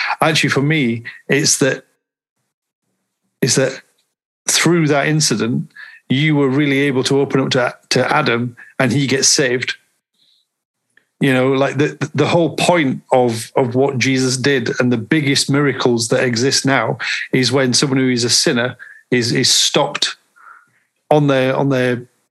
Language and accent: English; Dewsbury, Yorkshire and the Humber, United Kingdom; Not yet. No. It would say Dewsbury, I think, probably.